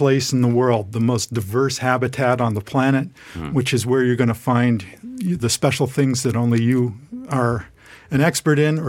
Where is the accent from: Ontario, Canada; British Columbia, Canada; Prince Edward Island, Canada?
Ontario, Canada; Toronto; I grew up in Toronto, Canada.